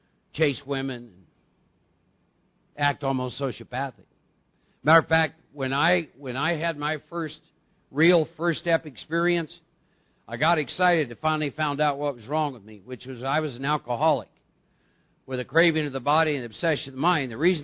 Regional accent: Iowa, United States; I'm not a bad man. I was born and raised in Iowa. I was raised with good values. Norwegian people.

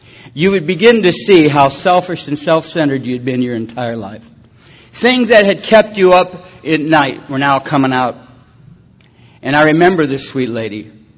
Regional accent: Detroit, Michigan, United States; I was born in Detroit and brought up in a little foster home for a little period of time.

